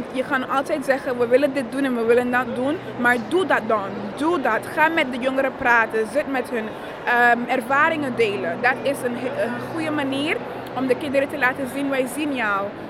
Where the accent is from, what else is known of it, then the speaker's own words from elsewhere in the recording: Sint Maarten; ik kom van Sint Maarten.